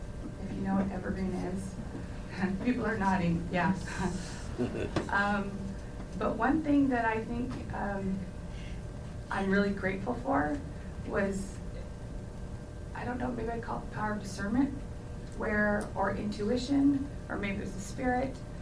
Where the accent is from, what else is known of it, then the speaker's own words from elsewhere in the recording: California, United States; now in Chandler, United States; I currently live in Chandler, Arizona. We've only been there about a year. I grew up in Southern California. I have always been a Mormon, come from Pioneer stock.